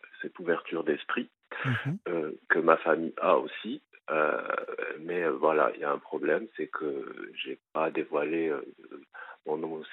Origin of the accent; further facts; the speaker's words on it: Tunisia; now in Paris, France; Et donc, là, maintenant, ça fait depuis 3 ans que je suis sur Paris. Je viens de Tunisie.